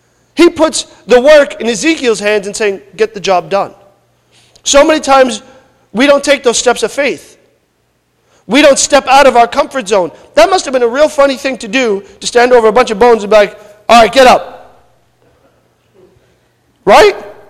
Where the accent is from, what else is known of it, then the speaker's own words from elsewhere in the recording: Newark, New Jersey, United States; Listen, I'm from Newark.